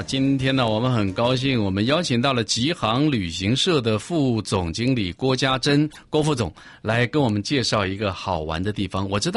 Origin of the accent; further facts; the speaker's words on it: Taiwan; 我们台湾人到日本去很自由行的也蛮多的